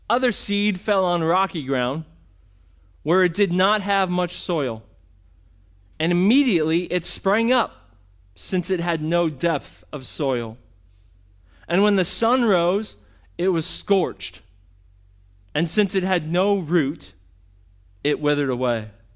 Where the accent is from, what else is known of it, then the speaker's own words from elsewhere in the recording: Hartville, United States; I grew up in church. I grew up going to Evermore. I'm from Hartville.